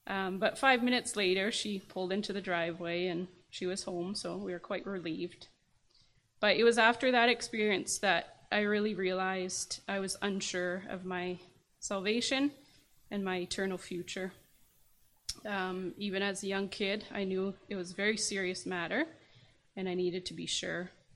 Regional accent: Vancouver, British Columbia, Canada; I was very privileged to be born in a loving Christian home. I was born and raised in Vancouver, and we went to church every Sunday

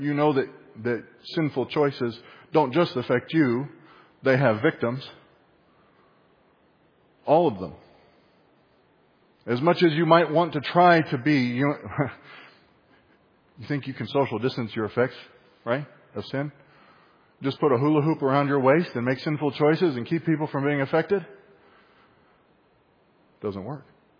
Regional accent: San Antonio, Texas, United States; you know, I'm from San Antonio. Priscilla and I are. We grew up there. We've been here a number of years now

